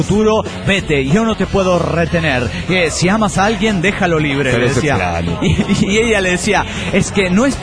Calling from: Monterrey, Nuevo León, Mexico; de Monterrey, Nuevo León, México.

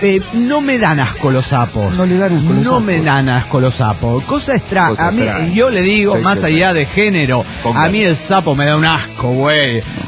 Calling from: Dallas, Texas, United States; de Dallas, Texas

